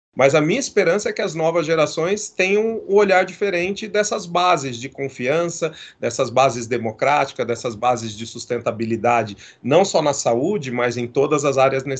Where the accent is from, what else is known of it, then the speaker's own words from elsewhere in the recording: Brazil; Então, eu, como brasileiro, fico triste de ter acesso a dados e olhar a percepção das pessoas de confiança